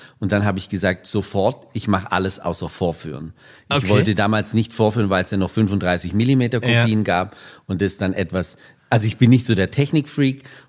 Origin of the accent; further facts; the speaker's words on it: Baden-Württemberg, Germany; dass ich als Schwabe im Osten war und dann wieder doch zurück wollte, irgendwo in Richtung Heimat.